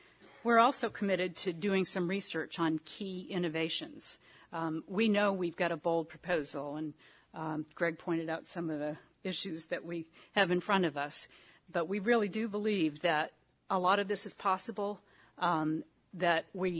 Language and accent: English; Florida, United States; one of the reasons I'm here is because I am from Florida, and I'm the program contact for the grant award.